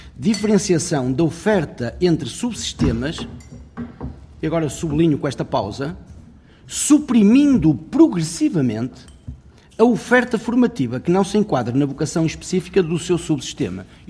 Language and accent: Portuguese; Porto, Norte, Portugal; Eu sou do Porto.